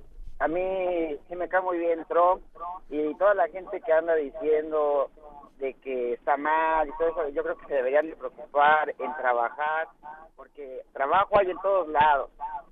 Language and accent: Spanish; Mexico; now in United States; Yo me vine de México porque la inseguridad está muy mal